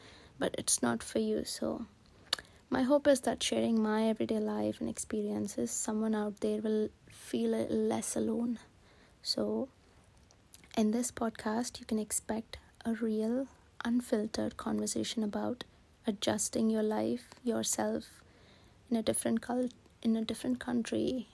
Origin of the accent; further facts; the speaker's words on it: India; now in Edinburgh, United Kingdom; I'm originally from India, but 7 years ago, I packed my bags and moved to the UK, and I currently live in Edinburgh.